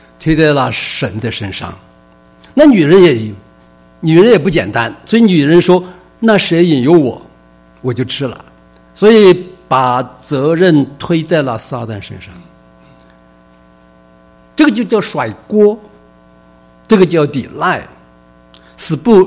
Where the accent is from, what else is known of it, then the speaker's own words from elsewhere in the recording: China; 我们中国人讲，我们是礼仪之邦哈